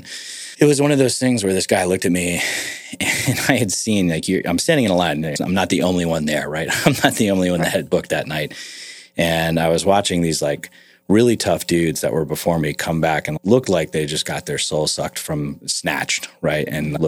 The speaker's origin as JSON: {"language": "English", "region": "New York", "country": "United States", "said": "I'm from New York originally. And kind of moved around the New York area."}